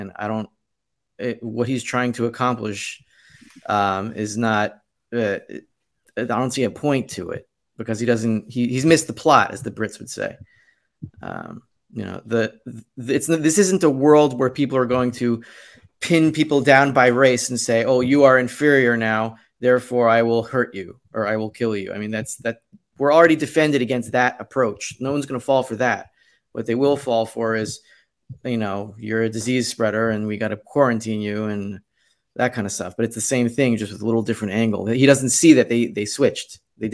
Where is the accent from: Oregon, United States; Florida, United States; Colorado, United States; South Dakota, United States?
Florida, United States; Miami; moved away as an adult; now in Israel; I made Aliyah, so I'm an Israeli citizen now. I'm from Miami. I lived in America for 23 years. So that's my culture.